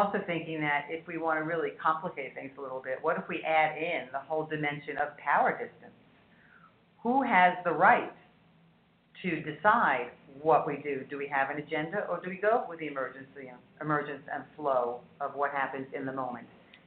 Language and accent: English; New York City, New York, United States; born or raised there; also born or lived in Japan